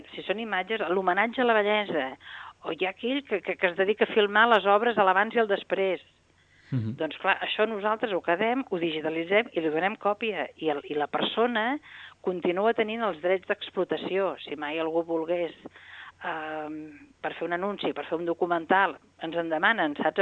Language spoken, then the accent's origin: Catalan; Santa Coloma de Queralt, Catalonia, Spain; jo sóc filla de Santa Coloma